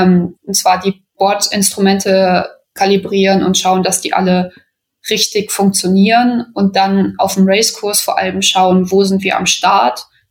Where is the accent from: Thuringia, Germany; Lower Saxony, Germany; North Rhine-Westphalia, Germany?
Lower Saxony, Germany; Wedemark; Ich komme ursprünglich aus der Wedemark, das ist eine kleine Gemeinde nördlich von Hannover